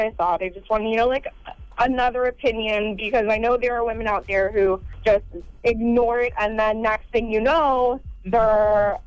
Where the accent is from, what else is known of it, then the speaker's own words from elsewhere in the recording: Florida, United States; I'm from Florida.